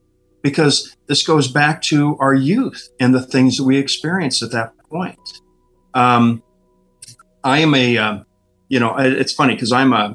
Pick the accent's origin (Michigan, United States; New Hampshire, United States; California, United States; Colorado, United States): California, United States; Burbank; born or raised there